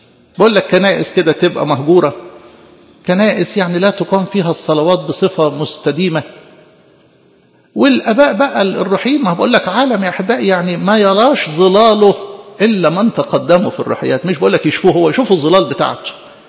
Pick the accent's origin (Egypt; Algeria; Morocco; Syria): Egypt; عندنا في مصر البرية الشرقية والبرية الغربية، لكل برية وبراري كتير، يعني مصر معروفة بالبراري